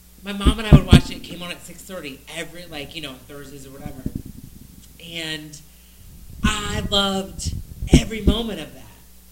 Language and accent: English; Baltimore, Maryland, United States; also born or lived in St. Louis / Detroit; I mean, I'm from Baltimore, St. Louis, and Detroit.